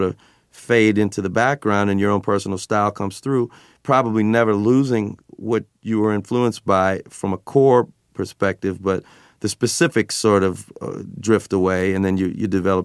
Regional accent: the South, United States; We're both from the South.

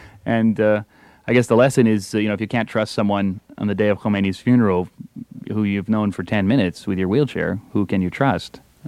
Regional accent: United States; and I'm American anyway

